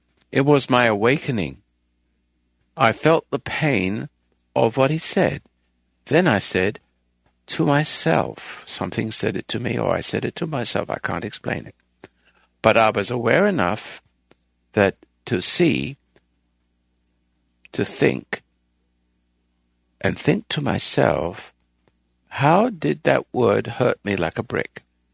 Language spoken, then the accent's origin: English; England, United Kingdom; born there; accent: English; I'm not necessarily an Englishman. I just born in England, and I have an English accent.